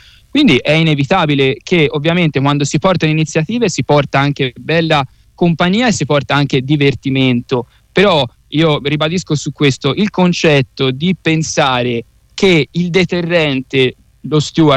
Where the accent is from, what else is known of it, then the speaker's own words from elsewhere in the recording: Florence, Tuscany, Italy; E purtroppo a Firenze, e lo dico da fiorentino, orgogliosamente fiorentino, a Firenze è diventato un reato.